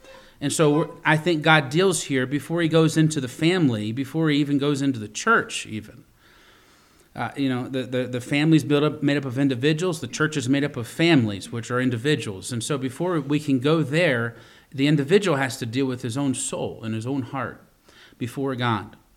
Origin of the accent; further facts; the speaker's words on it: Virginia, United States; I remember when I was a kid, I grew up in Virginia, and there are all kinds of caverns in Virginia.